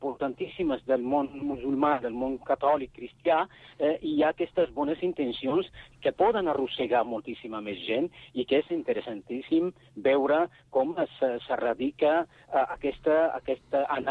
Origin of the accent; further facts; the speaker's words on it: Catalonia, Spain; com a musulmans i com a ciutadans i com a catalans